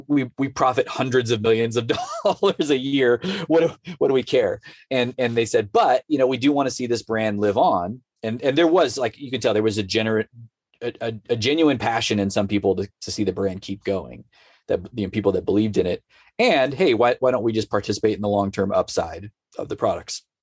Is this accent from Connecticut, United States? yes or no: no; Colorado, United States; So long story short, I came in little nobody from Colorado, right?